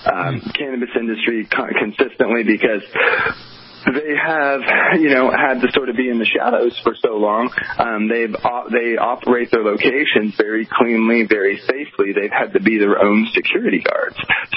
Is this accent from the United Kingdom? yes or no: no; Oklahoma, United States; now in Los Angeles, United States; coming from the Midwest, where I'm from Oklahoma, I've seen homeless. I've never seen it like the levels we have in Los Angeles.